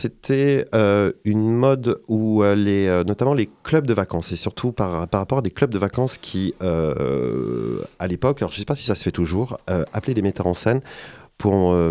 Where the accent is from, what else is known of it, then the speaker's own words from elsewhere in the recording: Châtellerault, Nouvelle-Aquitaine, France; j'avais besoin un petit peu de revenir dans ma ville natale, qui était Châtellerault. C'était pas très loin, c'était à 35 km.